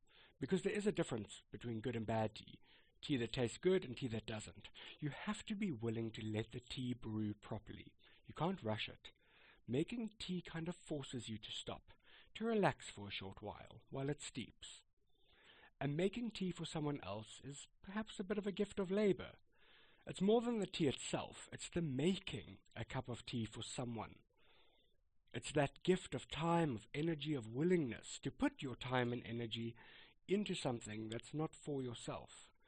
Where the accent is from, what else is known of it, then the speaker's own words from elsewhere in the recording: South Africa; I'm South African, but my grandparents on my mother's side were British, and my mother, who grew up in South Africa, was actually born in England.